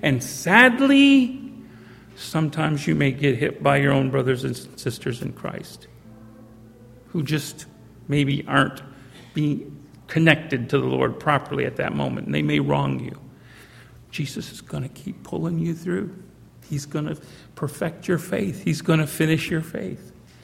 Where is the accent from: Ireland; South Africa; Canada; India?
Canada; born there; also born or lived in United States; Actually, I was born in Canada, but I did spend a significant time in the United States.